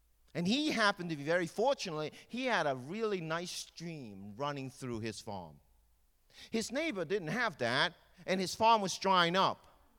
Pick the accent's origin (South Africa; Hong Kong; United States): Hong Kong; moved away; because I came from Hong Kong, and because I've heard stories from my mother and my grandmother